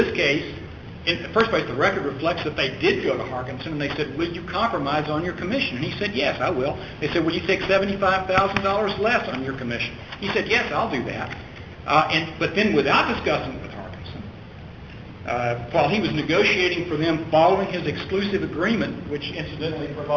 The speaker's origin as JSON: {"language": "English", "town": "Houston", "region": "Texas", "country": "United States", "said": "from Houston."}